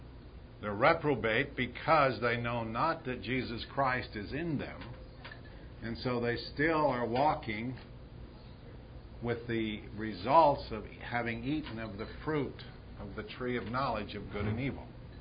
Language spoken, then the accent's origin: English; Arizona, United States; And around where I grew up in Arizona, gold was these little nuggets